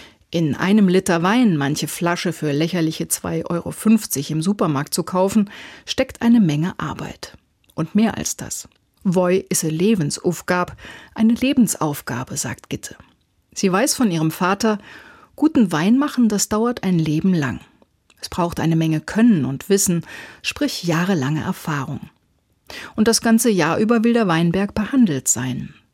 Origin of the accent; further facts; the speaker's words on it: Rhineland-Palatinate, Germany; Das kann ich gut verstehen als Pfälzerin. Auch wenn mein Weinstock noch zu klein ist, um darunter zu sitzen